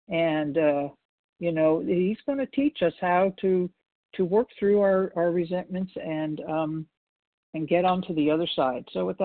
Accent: Walnut Creek, California, United States; I'm from Walnut Creek, California.

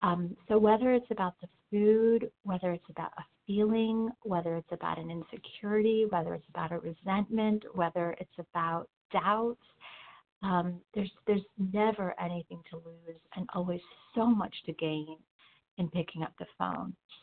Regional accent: Denver, Colorado, United States; now in Florida, United States; I'm from Denver and also calling from Florida this morning.

